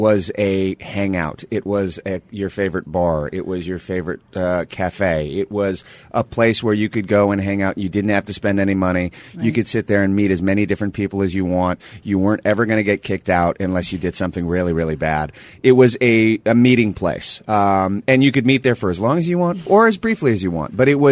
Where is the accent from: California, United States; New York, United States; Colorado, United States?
California, United States; Sacramento; I mean, I grew up in Sacramento, which is where Tower was originated from.